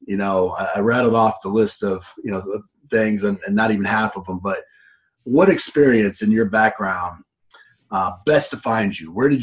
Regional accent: Philadelphia, Pennsylvania, United States; born there; I think I told you this, but I was born in Philly.

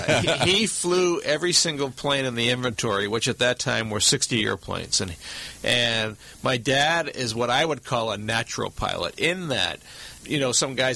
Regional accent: Boston, Massachusetts, United States; Well, I was, we're from Boston, and what I tell people is the real Irish come from Boston in the United States.

